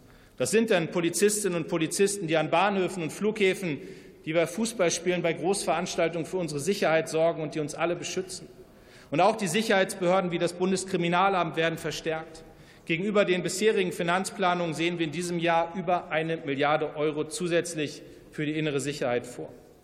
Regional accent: Munster, Lower Saxony, Germany; als jemand, der mit der Bundeswehr groß geworden ist, mein Vater war Soldat, ich komme aus Munster, dem größten Heeresstandort in Deutschland, einem Ort, der ganz tief von der Bundeswehr geprägt ist.

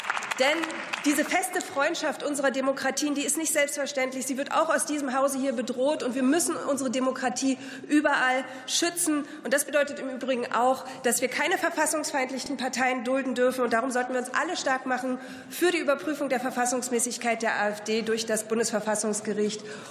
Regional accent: Brandenburg, Germany; Wenn ich heute aber in meiner Heimat, in der Niederlausitz, über die Grenze gucke, dann fühlt sich das ehrlich gesagt an wie Heimat.

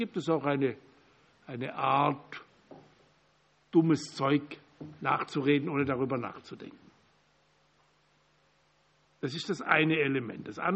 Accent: Baden-Württemberg, Germany; Wenn Sie aufgewachsen sind im Schwarzwald, wie ich bin, haben Sie in den 50er, 60er Jahren selten jüdische Menschen erlebt.

